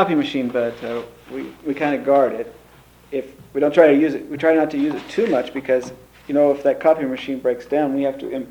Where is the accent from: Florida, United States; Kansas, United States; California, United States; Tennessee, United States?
Kansas, United States; I'm originally from Kansas, and we've got the Ogallala Aquifer there